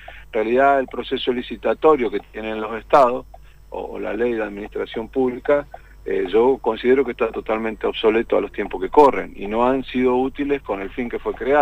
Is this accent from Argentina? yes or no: yes; Argentina; no somos una isla, no somos Kelper, somos argentinos